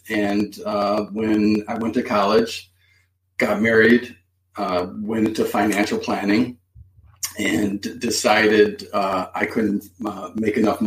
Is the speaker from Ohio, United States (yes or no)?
no; Chicago, Illinois, United States; Yeah, so growing up in Chicago, didn't know any better, never took vacations. We're totally a city boy.